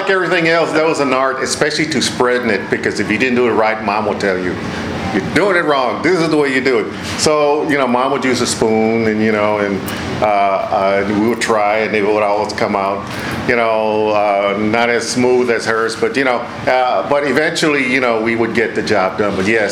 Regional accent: Corpus Christi, Texas, United States; Corpus Christi.

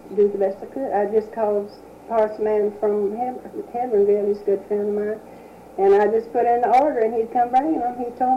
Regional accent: Corpus Christi, Texas, United States; now in Miranda City, United States; I came from Corpus Christi.

